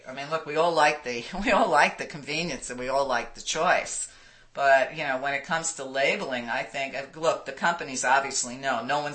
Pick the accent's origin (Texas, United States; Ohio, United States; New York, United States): New York, United States; Brooklyn; my attitude is, and maybe it's because I'm from Brooklyn, I don't know